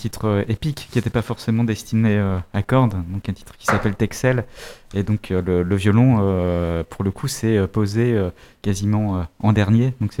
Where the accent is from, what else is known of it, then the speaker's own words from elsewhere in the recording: Hauts-de-France, France; Moi, je viens de la côte d'Opale. Et donc, j'ai toujours vécu au bord de la mer.